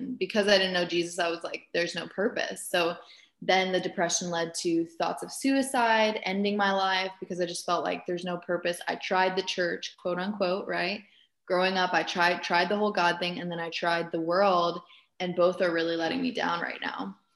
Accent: Germany; I grew up in Germany in the Catholic Church. So that's the religion I grew up in.

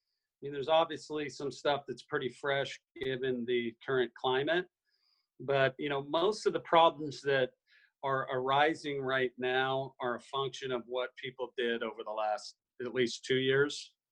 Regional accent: California, United States; I grew up in Southern California, but I don't manage anything in California.

